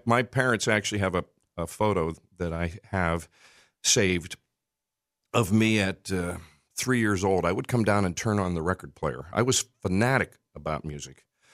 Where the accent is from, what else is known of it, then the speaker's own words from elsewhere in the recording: Punxsutawney, Pennsylvania, United States; I'm the only person you've ever met from Punxs